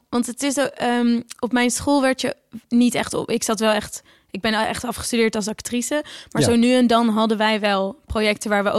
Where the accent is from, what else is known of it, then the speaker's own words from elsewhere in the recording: Friesland, Netherlands; moved away; also born or lived in The Hague; Want ja, ik kom natuurlijk uit Friesland. En dan had ik daarvoor in Den Haag gewoond. En toen ging ik dus naar Brussel.